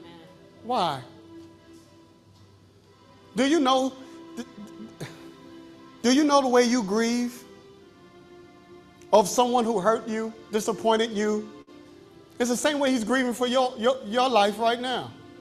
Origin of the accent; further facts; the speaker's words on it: New York, United States; But what happens is, let me tell you, I'm from New York, right? And I don't know what happens here.